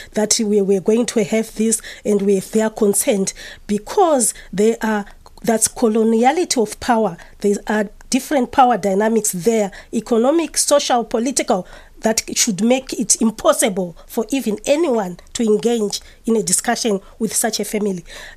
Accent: Zambia; I come from Africa, Zambia, I've been there. There's a lot of poverty and so forth.

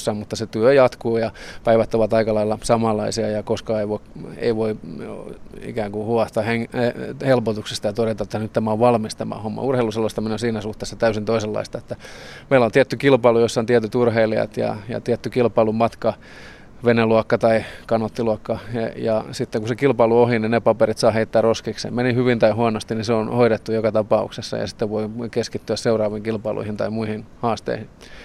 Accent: Turku, Southwest Finland, Finland; also born or lived in Helsinki; 1972 synnyin Helsingissä, mutta se jäi aika lailla tällaiseksi lyhyeksi episodiksi. 1974 palasin Turkuun ja olen tässä parinkymmenen kilometrin päässä asunut tuolla Paattisilla, joka oli itse asiassa oma kuntansa vielä vuoden 1972 loppuun ja sitten liittyi Turkuun

